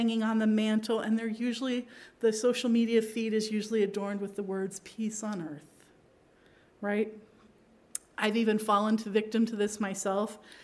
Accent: Pakistan; now in United States; actually grew up in the country of Pakistan. And nowadays, everybody knows where Pakistan is. When I was growing up in Pakistan, nobody in the U.S. knew where Pakistan was.

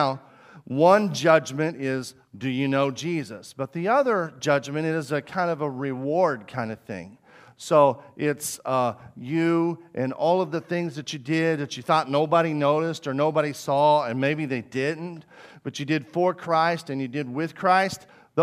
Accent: Arkansas, United States; I'm from Arkansas, so I can do me a Bill Clinton.

